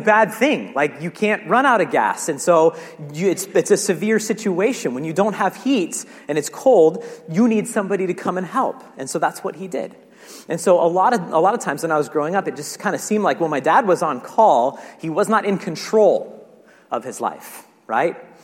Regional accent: Truckee, California, United States; I grew up in the Tahoe, Truckee region, lots of snow when I was growing up

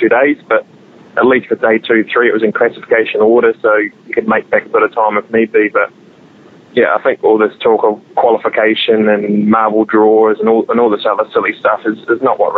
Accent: New Zealand; And New Zealand's probably the worst place in the world to be sweeping roads with the amount of gravel that we have.

